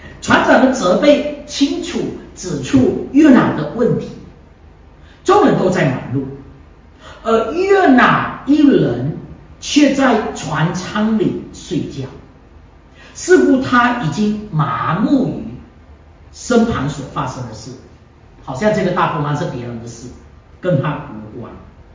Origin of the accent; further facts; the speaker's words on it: Malaysia; 我过去是在马来西亚出生和长大。那马来西亚是一个多元民族和文化的国家